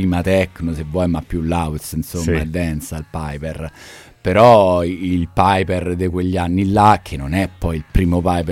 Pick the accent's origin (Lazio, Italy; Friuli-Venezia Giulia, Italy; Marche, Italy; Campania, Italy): Lazio, Italy; Rome; Ricordo perché comunque da romano, 7-8 anni